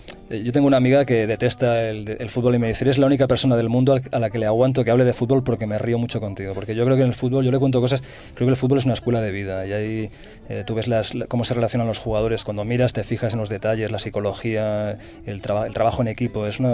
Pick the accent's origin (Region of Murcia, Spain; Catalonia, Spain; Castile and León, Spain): Catalonia, Spain; Barcelona; born there; que nací en Barcelona, ¿eh?